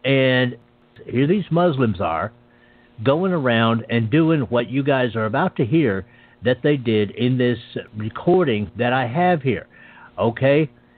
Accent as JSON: {"language": "English", "country": "United States", "said": "And certainly I, as an American, I, as the unpleasant blind guy, I, as a supporter of the EDL"}